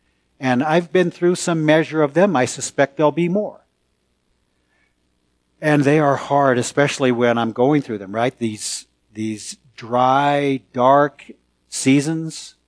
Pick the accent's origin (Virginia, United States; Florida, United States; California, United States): California, United States; San Francisco; You know, I grew up in San Francisco.